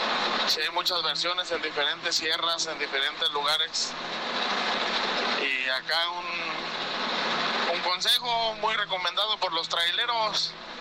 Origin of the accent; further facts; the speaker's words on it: Querétaro, Mexico; soy trailero, soy de Querétaro.